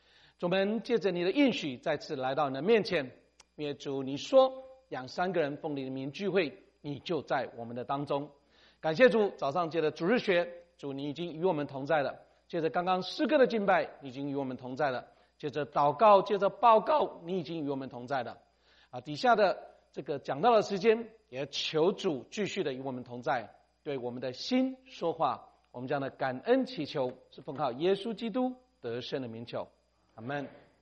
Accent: Taiwan; moved away as an adult; now in United States; 我们不是在基督徒家庭长大哈。那我自己呢，实际上是1990年哈，从台湾哈来到美国这边念书哈。

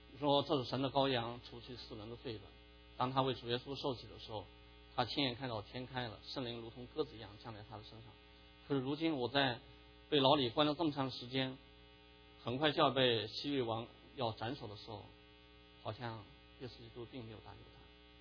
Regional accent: China; 我们从小在中国大陆生长，都在阶级斗争的这样一个环境里面

